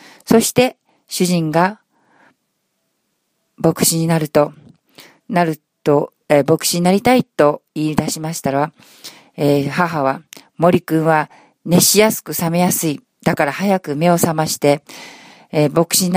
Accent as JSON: {"language": "Japanese", "region": "Kumamoto", "country": "Japan", "tie": "born or raised there", "lives_now": "Tokyo, Japan", "said": "私は今は東京で生活しておりますが、生まれも育ちも九州の熊本です。"}